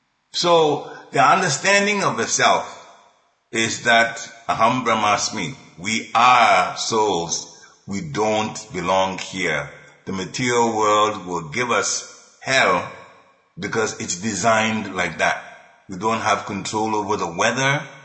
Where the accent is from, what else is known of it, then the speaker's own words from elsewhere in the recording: Ghana; we're from Ghana, born, you know, appeared in Ghana.